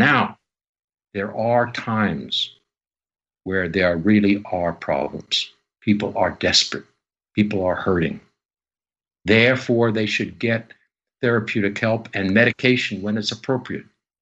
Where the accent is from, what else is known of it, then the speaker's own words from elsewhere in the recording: Canada; Of course, I'm Canadian, so we have a little different system.